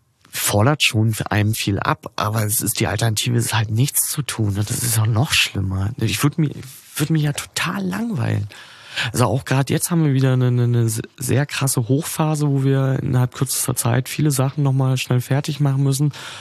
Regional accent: Munich, Bavaria, Germany; Also wir sind das als Münchner ja gar nicht gewöhnt, dass immer eine Straße auch dreckig sein kann.

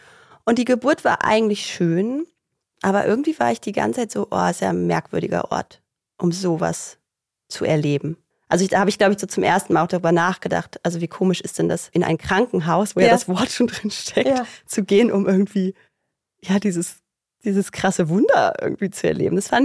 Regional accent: Brandenburg, Germany; Genau, ich komme aus Brandenburg, in der Nähe von Bad Freienwalde. Manche kennen Eberswalde und dann noch mal so eine halbe Stunde.

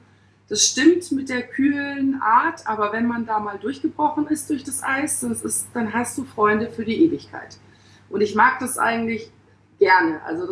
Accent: Pforzheim, Baden-Württemberg, Germany; born there; also born or lived in Hamburg; außer meiner Geburtsstadt Pforzheim, was jetzt was ganz anderes ist, Hamburg-Wahlstadt quasi durchs Studium

